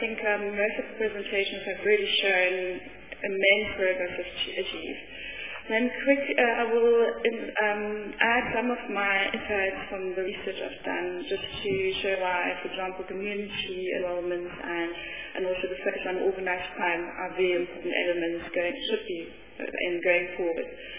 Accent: South Africa; I'm also South African. I do have some German heritage, hence the funny two dots on the U.

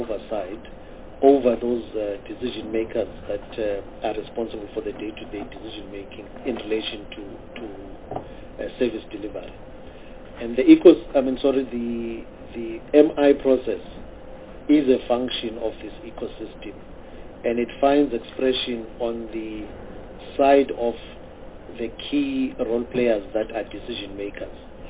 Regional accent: Eastern Cape, South Africa; And by the way, I'm also from the Eastern Cape

